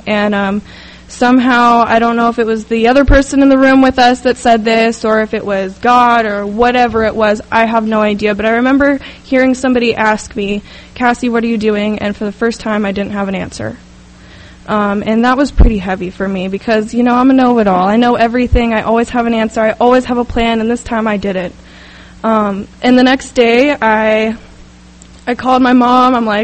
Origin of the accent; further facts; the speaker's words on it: Los Angeles, California, United States; I'm from the South Bay in Los Angeles